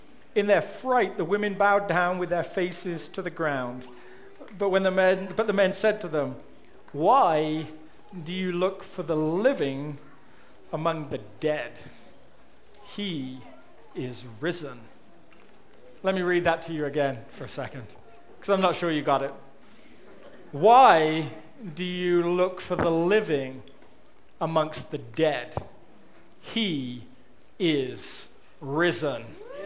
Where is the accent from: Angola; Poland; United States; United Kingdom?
United Kingdom; England; It almost makes me ready for a hoedown, which is about as close as an Englishman ever gets to hoedowning. It is not in our people's blood, dancing in general, in actual fact.